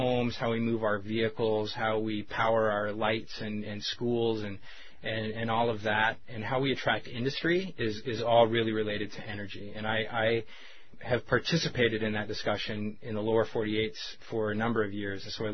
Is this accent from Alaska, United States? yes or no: yes; Wrangell, Alaska, United States; And I hope to do the same thing here in Wrangell, in my hometown.